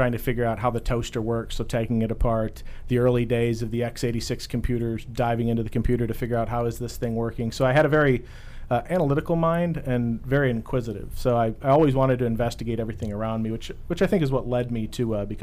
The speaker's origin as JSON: {"language": "English", "town": "Binghamton", "region": "New York", "country": "United States", "tie": "born there", "said": "I come from upstate New York. I was born in Binghamton, where I had very, very humble roots."}